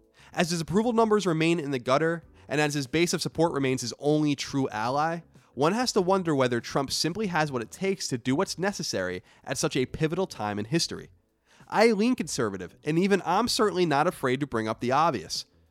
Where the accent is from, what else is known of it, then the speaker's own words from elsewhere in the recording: United States; I'm an American, so I hope I'm wrong because I want great things for our country